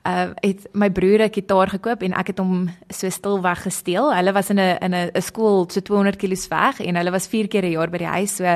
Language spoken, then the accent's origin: Afrikaans; Aliwal North, Eastern Cape, South Africa; Ja, so ek het in 'n baie klein dorpie groot geword, genaamd Allewil Noord.